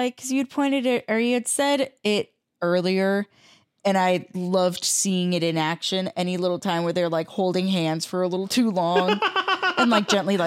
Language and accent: English; United States; as an American, we do have very crunchy accents.